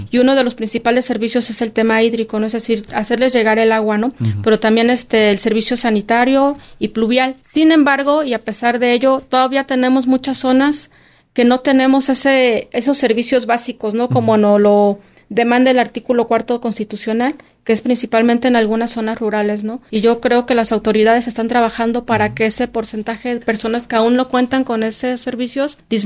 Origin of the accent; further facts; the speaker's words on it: Querétaro, Mexico; los que somos de Querétaro recordamos que en los 80 teníamos el tema del tandeo